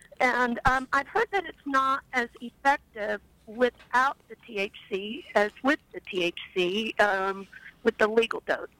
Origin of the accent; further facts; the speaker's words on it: Kansas City, United States; I'm from Kansas City.